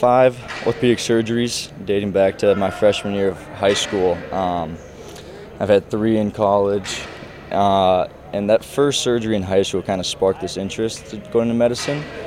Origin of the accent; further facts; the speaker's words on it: Minnesota, United States; Every kid from Minnesota dreams about playing for the Golden Gophers. And I was a big Gopher hockey and football fan growing up